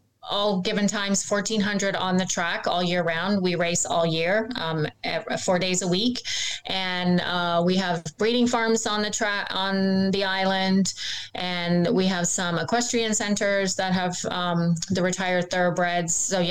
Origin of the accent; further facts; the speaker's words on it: England, United Kingdom; also born or lived in Canada; I'm originally from England and grew up for 10 years in Canada.